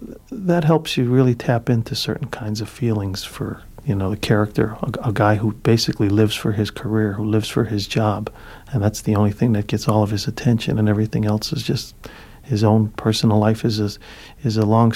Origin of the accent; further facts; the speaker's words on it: Cicero, Illinois, United States; I grew up in Cicero, Illinois, so there was a lot of guys with $2,000 suits walking around.